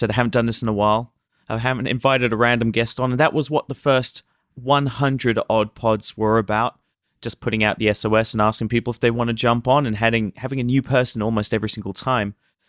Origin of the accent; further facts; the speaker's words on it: Whitchurch, South East England, United Kingdom; also born or lived in Cambridge; I was born in Cambridge, but I grew up in Whitchurch, which is north of Hampshire, south of Berkshire.